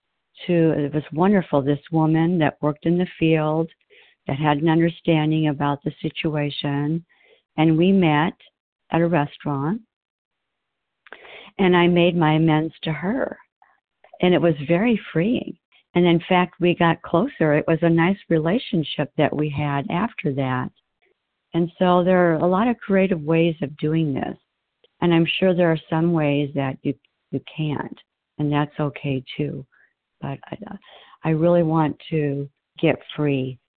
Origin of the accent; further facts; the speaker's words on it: Arizona, United States; from Arizona.